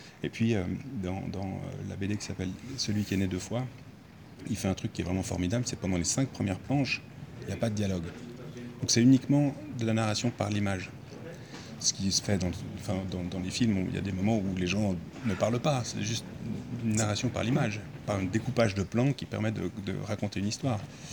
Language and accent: French; Bourgogne-Franche-Comté, France; also born or lived in Lausanne, Switzerland; je suis né à Lausanne parce que mon père est en Suisse, je suis juste né à Lausanne, je suis reparti tout de suite en Bourgogne. mon univers était plutôt bourguignon.